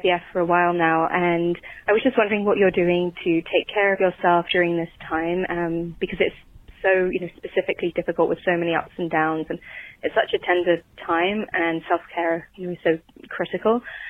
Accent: United Kingdom; now in Chicago, United States; I'm British, but I live in Chicago, and I love your podcast.

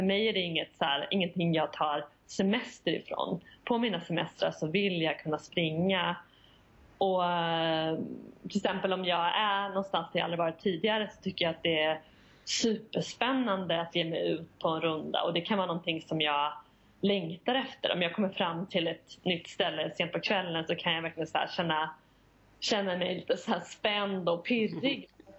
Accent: Västra Götaland County, Sweden; moved away; Och jag kommer ju från Västgötaslätten och där möter du inte så mycket människor när du är ute och springer.

